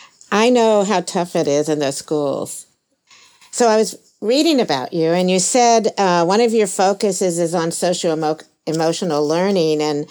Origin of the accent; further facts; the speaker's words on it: Maryland, United States; I grew up in Maryland and had a lot of friends that went to Fordham.